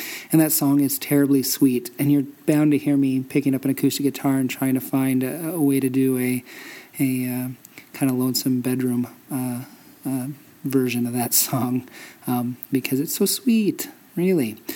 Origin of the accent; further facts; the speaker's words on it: Indiana, United States; I am a giant … fan, and maybe that's just because I'm from Indiana